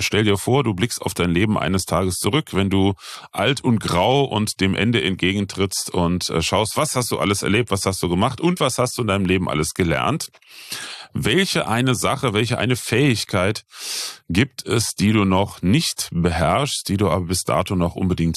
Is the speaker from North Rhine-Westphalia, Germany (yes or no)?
no; Bitburg, Rhineland-Palatinate, Germany; ich bin ja in der Eifel geboren, im schönen Bitburg